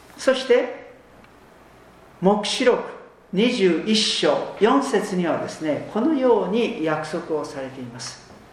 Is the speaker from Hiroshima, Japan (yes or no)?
yes; Sera, Hiroshima, Japan; 私の場合はですね、もう広島県のちょうど真ん中に位置いたします世羅町というところが私のふるさとです。